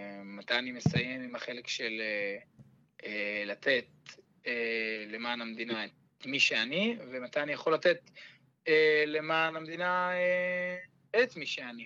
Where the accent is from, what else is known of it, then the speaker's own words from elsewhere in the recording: Jerusalem, Jerusalem District, Israel; אני ירושלמי.